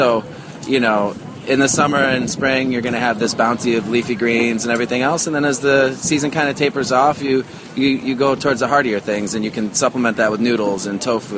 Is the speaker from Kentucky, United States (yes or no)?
no; Cleveland, Ohio, United States; now in New York, United States; I grew up in Cleveland. I've been in New York for about the last 10 years, but coming originally from Cleveland, Ohio.